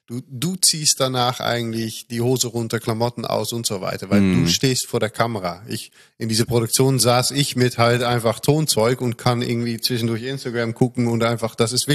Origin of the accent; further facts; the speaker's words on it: Netherlands; German is a second language; für Deutschland sehr erfrischend, für mich als Holländer